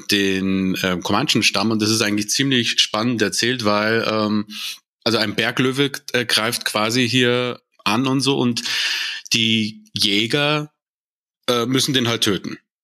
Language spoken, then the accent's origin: German; Munich, Bavaria, Germany; born there; Also geboren bin ich 1986 in München